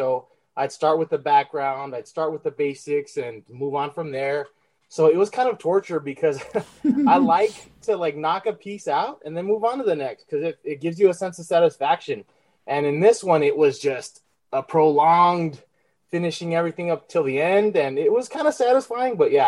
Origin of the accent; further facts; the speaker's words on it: El Paso, Texas, United States; also born or lived in Northridge, California; I wasn't born in El Paso. I was born in Northridge, California. And that's like, oh, it breaks my heart because I wish I was born in El Paso. And, oh, I'm an El Pasoan at heart.